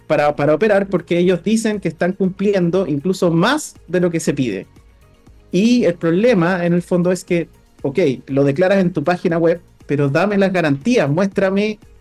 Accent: Chile; el Estado ya no nos puede proteger como chileno, porque nuestros datos no están acá.

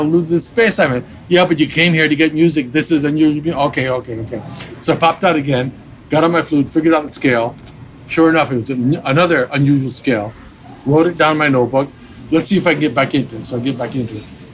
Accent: California, United States; I said, "Pan, I'm a musician from California.

